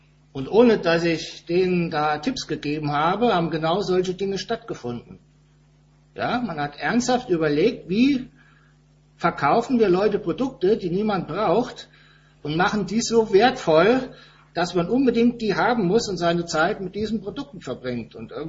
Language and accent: German; Rhineland, Germany; Ich bin ja auch Gast hier, wie ihr an meiner niederbayerischen Aussprache hört, stamme ich aus dem Rheinland.